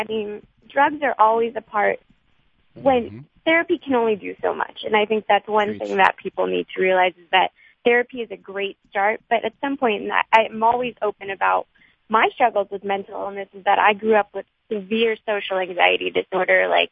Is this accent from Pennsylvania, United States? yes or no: yes; Pittsburgh, Pennsylvania, United States; born there; I was born in Pittsburgh. My dad grew up in Pittsburgh.